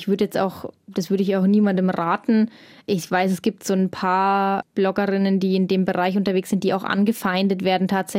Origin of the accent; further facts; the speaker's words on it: Lenggries, Bavaria, Germany; ich bin aus Lenggries und habe dann in Erlangen studiert und da das erste Mal so in der Stadt gewohnt mit Läden drumherum.